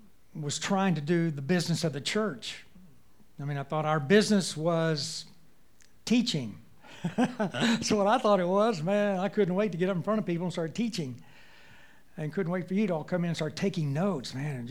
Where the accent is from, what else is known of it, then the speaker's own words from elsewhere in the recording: Wichita Falls, Texas, United States; I grew up in Wichita Falls, Texas. My parents started a Bible church when I was 6 years old.